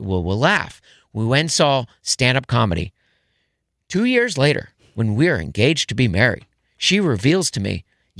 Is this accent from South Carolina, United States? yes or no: no; Nashville, Tennessee, United States; I went to the University of Missouri. I was from Nashville. Nobody knew who I was.